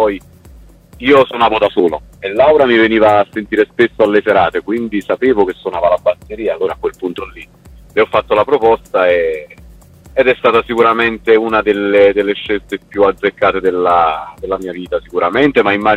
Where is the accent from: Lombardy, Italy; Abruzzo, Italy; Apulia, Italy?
Abruzzo, Italy; Noi siamo abruzzesi e saremo in giro per l'Abruzzo